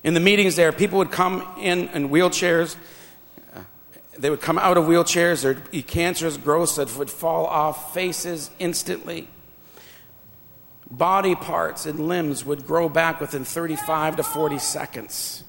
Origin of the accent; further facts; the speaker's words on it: Canada; an elder Mohawk from Akwesasne. I'm from Tinanega Mohawk Territory.